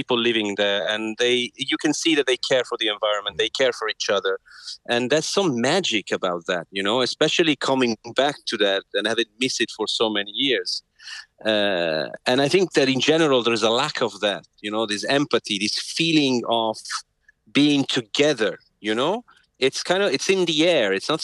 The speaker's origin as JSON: {"language": "English", "town": "Milan", "region": "Lombardy", "country": "Italy", "tie": "born or raised there", "also_born_or_lived": "Berlin", "second_language": "English", "said": "I grew up in Milan, which is a huge city, and also and then moved to Berlin, another big city."}